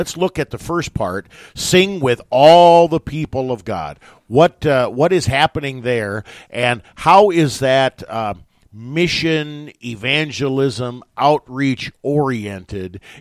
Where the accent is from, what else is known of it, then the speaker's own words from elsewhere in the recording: Nebraska, United States; near my hometown, the Robbies. Of course, they call it Raby up in the Wisner, Nebraska area.